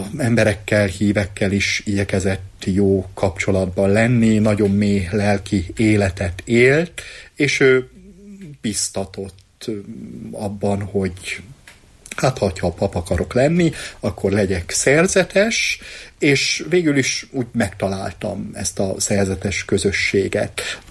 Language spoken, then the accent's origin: Hungarian; Borsod-Abaúj-Zemplén, Hungary; Én Észak-Magyarországról, Borsod megyéből származok, a gyermekkoromat, fiatalkoromat azt Nyéglátházán töltöttem